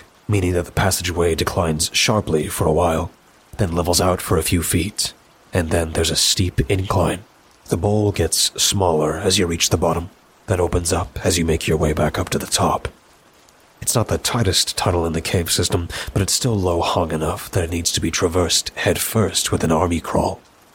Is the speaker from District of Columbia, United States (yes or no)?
no; Alabama, United States; My hometown in Jackson County, Alabama, is notorious for its cave systems, which attracts all manner of visitors who would otherwise never set foot in our little corner of the South.